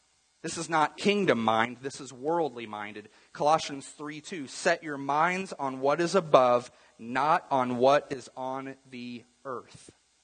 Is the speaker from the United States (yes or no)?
yes; United States; I mean, within reason, as an American, you can basically figure out a way to get almost anything that you want.